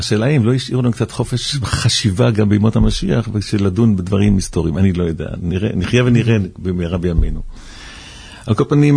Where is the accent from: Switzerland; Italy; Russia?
Switzerland; moved away; אבל אני זוכר, בתור ילד קטן בשוויץ, שהיה פסנחט